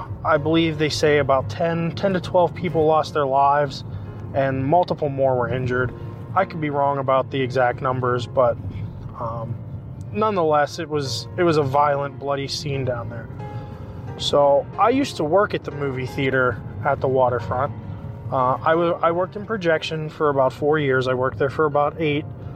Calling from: Pittsburgh, Pennsylvania, United States; Hi, Derek. … I'm calling you from Pittsburgh, PA.

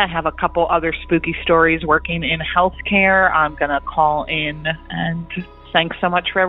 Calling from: Pennsylvania, United States; I'm calling from Lancaster County, Pennsylvania

